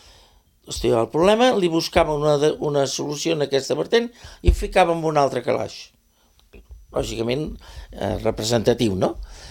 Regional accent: Catalonia, Spain; born there; com a català que sóc, perquè he nascut a la Catalunya, és l'essència de la nostra dansa, no?

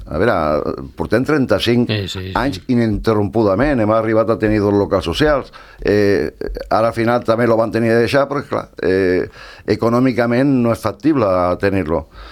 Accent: Barcelona, Catalonia, Spain; now in Calella, Spain; Jo tampoc no soc fill de Calella, jo soc de Barcelona. I, bueno, me vaig venir aquí, vaig agafar un pis per dir, bueno, vindré cap de setmana, i m'he quedat.

